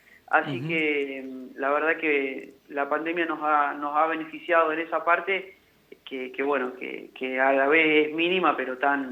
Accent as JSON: {"language": "Spanish", "town": "General Pico", "region": "La Pampa", "country": "Argentina", "moved": "as an adult", "said": "Nosotros venimos de la ciudad de General Pico, estamos radicados acá en la ciudad hace 10 años."}